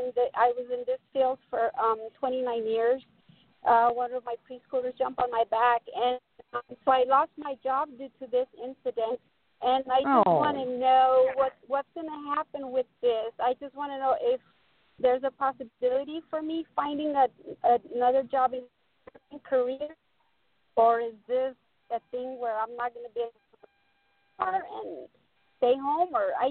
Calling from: Denver, Colorado, United States; I'm calling from Colorado, from Denver.

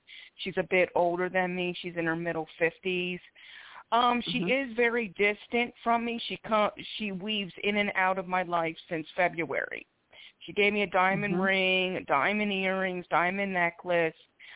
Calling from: Philadelphia, Pennsylvania, United States; I'm calling from Philadelphia, PA.

